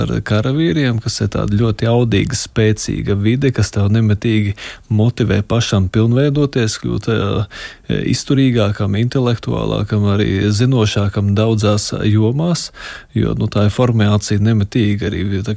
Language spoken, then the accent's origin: Latvian; Jūrmala, Latvia; Es pats no Jūrmalas esmu